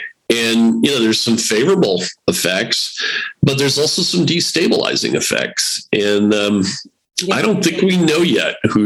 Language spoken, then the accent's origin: English; United States; now in Canada; I'm an American originally, as you know.